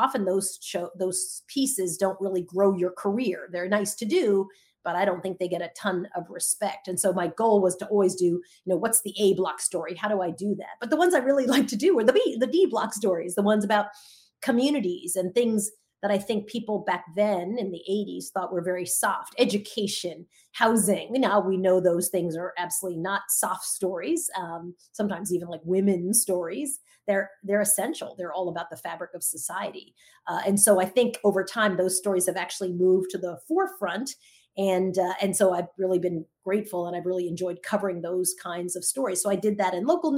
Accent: Long Island, New York, United States; I grew up in Long Island. My mom was a teacher. My dad was a professor in Long Island.

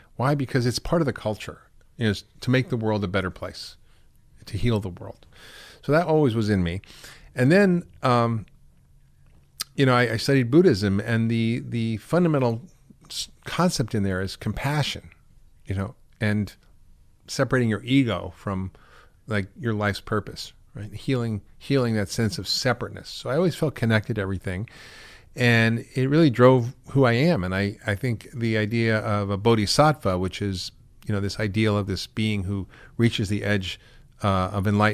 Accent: Queens, New York, United States; I mean, I grew up in Queens in a very poor neighborhood.

